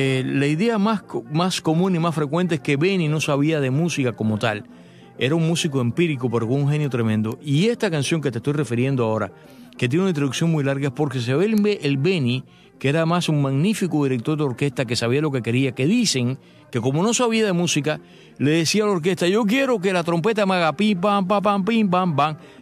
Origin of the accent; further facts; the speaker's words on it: Cuba; moved away; also born or lived in Bayamo / Manzanillo; hasta que vine prácticamente de Cuba, porque sobre todo en mi época de juventud, que me enviaron a trabajar a Bayamo, a mi querido Bayamo, que quiero tanto, y a Manzanillo